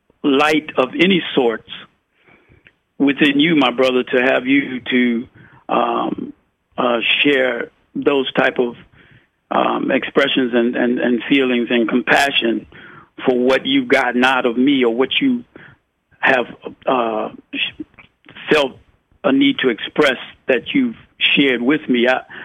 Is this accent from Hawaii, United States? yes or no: no; Chicago, Illinois, United States; also born or lived in St. Louis; I grew up very briefly. I grew up in Chicago, born in St. Louis, from a young mother who was a child with a child.